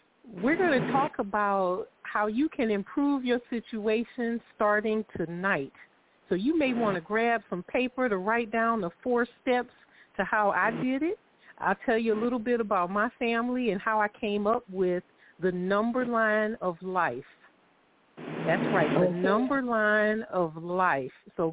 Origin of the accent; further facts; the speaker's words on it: Cleveland, Ohio, United States; born there; I was born in Cleveland, Ohio. My parents were teenagers, 15 and 17. I was on welfare my entire childhood.